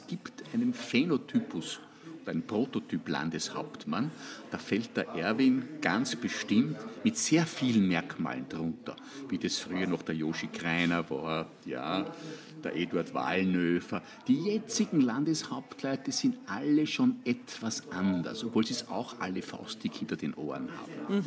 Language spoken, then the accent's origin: German; Krems, Lower Austria, Austria; also born or lived in Horn; In meiner Heimatstadt Krems hat sich